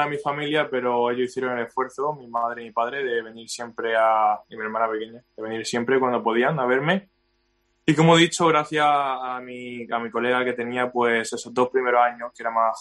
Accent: Cartagena, Region of Murcia, Spain; vengo en Cartagena, podemos decir, pero vivo en un pueblo, Santana y La Palma, que viven esos dos pueblos toda mi vida

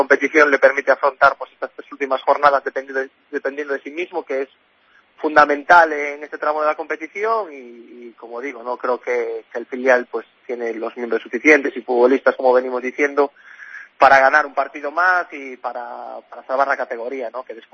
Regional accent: A Coruña, Galicia, Spain; Bueno, ya sabes cómo somos los de Coruña para eso.

